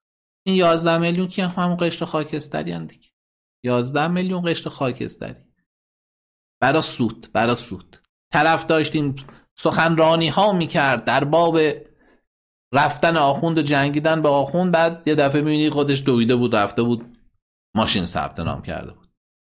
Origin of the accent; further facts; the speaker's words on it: Iran; من خانم ایرانی هستم